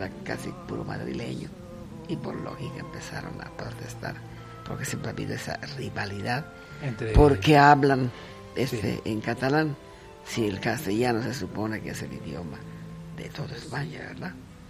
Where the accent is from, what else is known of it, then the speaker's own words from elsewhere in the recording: Mexico; como buen mexicano, ¿no?